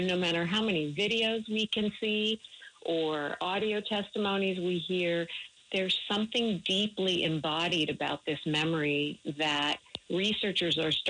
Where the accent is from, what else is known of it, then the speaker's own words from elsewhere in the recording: United States; And so I grew up in the United States, but I was very, very connected to the history of my parents and what had happened to them during World War II.